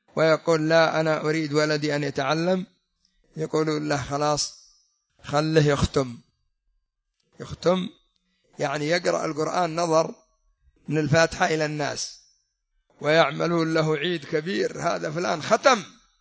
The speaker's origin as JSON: {"language": "Arabic", "country": "Yemen", "said": "وهكذا عندنا في اليمن، لن تقوم لنا قائمة ما دام الرافضة هم حكامنا"}